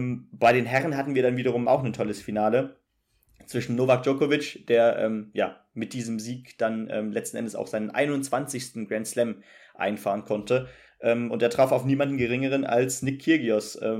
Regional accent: Russia; born there; German is a second language; als gebürtige Russin ist es dann immer schwer, den Schlussstrich zu ziehen

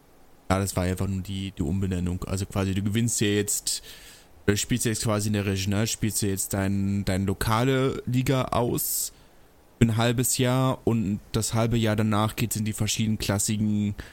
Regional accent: Berlin, Germany; wir kommen beide aus Berlin.

